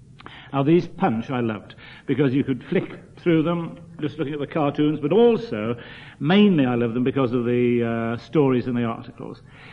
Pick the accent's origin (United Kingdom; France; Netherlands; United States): United Kingdom; Liverpool, North West England; moved away as an adult; I was born in Liverpool and lived there until my middle 20s. My father was a barber, but I suspect he earned most of his money as a bookie on the side.